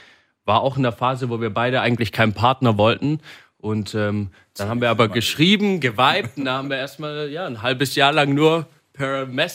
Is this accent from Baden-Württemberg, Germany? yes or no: yes; Reutlingen, Baden-Württemberg, Germany; Ich komme ursprünglich aus Reutlingen, also auch Schworbeländle.